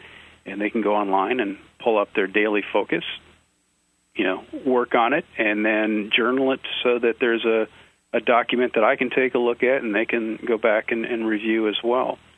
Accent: Minnesota, United States; Well, I grew up in Minnesota

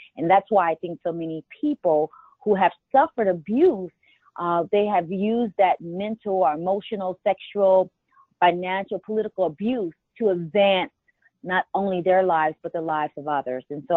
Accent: Missouri, United States; I grew up in Missouri, and at that time, integration was the law of the land, but it was not definitely the love of the people.

